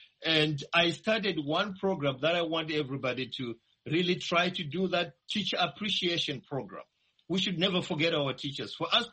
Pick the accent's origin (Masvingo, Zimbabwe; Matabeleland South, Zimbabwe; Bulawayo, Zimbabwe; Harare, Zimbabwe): Masvingo, Zimbabwe; I come from Masingo province, Murinye area, just after Kayo Demo, the rural areas that are there. That's why, you know, I grew up.